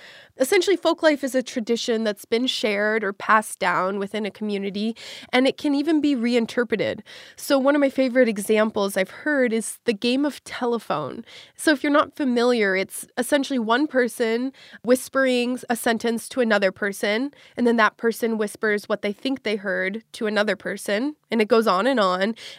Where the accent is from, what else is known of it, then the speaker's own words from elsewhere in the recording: Pinedale, Wyoming, United States; Well, I was raised in Pinedale, Wyoming. It's a town with a population of less than 2,000 people, and it's at the base of the Rocky Mountains.